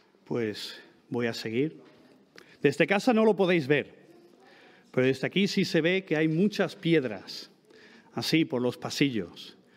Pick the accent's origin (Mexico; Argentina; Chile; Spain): Spain; por suerte soy español